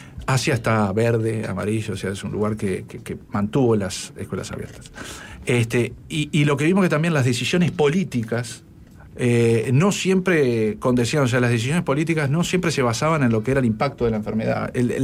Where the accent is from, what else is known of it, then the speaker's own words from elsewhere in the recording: Uruguay; como uruguayo me siento honrado